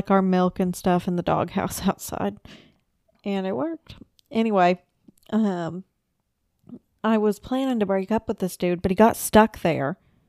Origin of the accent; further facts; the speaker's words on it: McAlester, Oklahoma, United States; So, I'm from McAllister, and we had that huge fucking ice storm years and years ago.